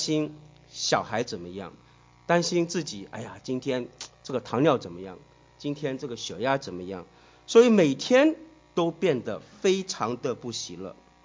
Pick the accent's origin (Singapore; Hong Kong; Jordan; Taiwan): Hong Kong; 这个动漫片里面其中一个角色，我们香港人叫他叫啰嗦王啊